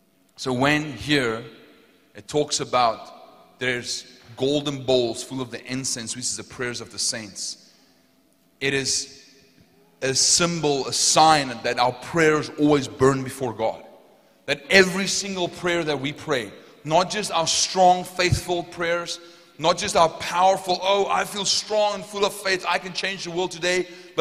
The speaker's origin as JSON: {"language": "English", "town": "Potchefstroom", "region": "North West", "country": "South Africa", "said": "I was like, I'm from Potchefstroom. Nobody ever knows where Potchefstroom is, right?"}